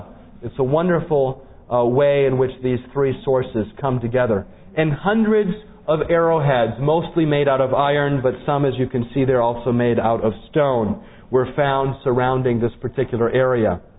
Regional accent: Michigan, United States; I grew up in Michigan, you know, where we have a lot of snow, at least we usually do.

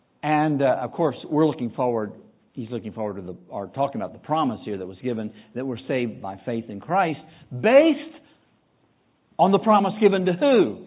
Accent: North Carolina, United States; I grew up in North Carolina, so I can say that and get away with it.

